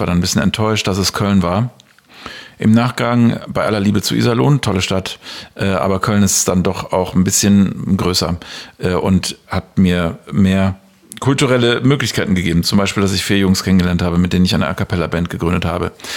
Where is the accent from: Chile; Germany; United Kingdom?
United Kingdom; England; Ich hatte auf jeden Fall in meiner Kindheit in England Masern.